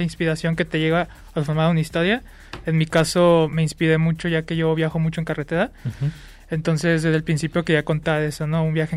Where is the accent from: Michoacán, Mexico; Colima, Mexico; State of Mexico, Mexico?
Colima, Mexico; Entonces nosotros tenemos locaciones tanto aquí en Guadalajara como en Colima, de donde soy yo.